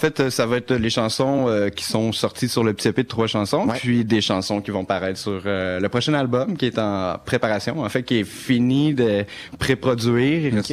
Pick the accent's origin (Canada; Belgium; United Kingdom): Canada; Montreal, Quebec; Moi, je suis de Montréal aussi